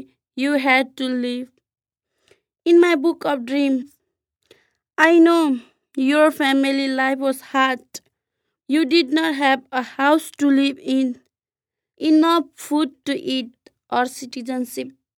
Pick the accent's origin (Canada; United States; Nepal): Nepal; I'm from Nepal.